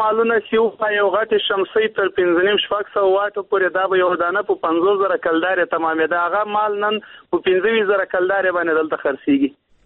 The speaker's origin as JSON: {"language": "Pashto", "country": "Afghanistan", "lives_now": "Pakistan", "said": "په پاکستان کې موږ مېشت افغانان یو"}